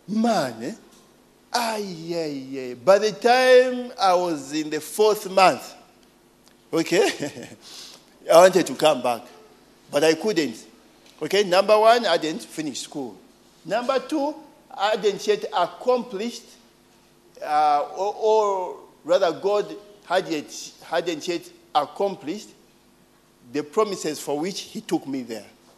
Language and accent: English; Uganda; that's the evil I grew up with in Uganda. Now, I went to the States